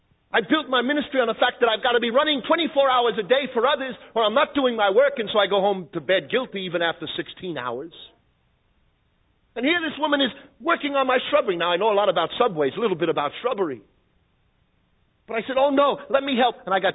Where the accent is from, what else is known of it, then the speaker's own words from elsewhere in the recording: Brooklyn, New York, United States; Now, being where I come from Brooklyn, New York, first I was suspicious.